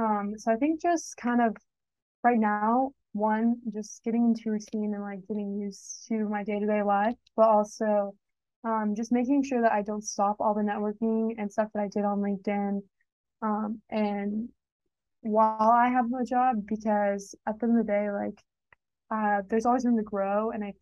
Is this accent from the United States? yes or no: yes; Dallas, Texas, United States; or I'm from Dallas. I'm a big Dallas Mavericks fan